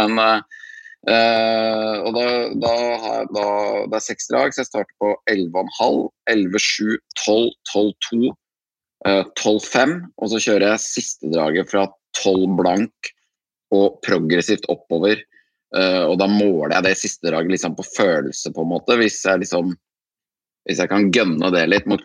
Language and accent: Norwegian; Andebu, Vestfold, Norway; akkurat nå så jeg en liten tur hjemme I Andebu, på gården til foreldrene mine, her som jeg vokst opp da.